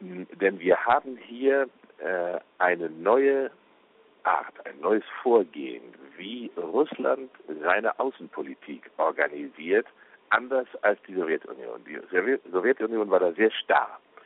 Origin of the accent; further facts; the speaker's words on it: Germany; Dieses Chaos betrifft übrigens auch mein Heimatland, Deutschland.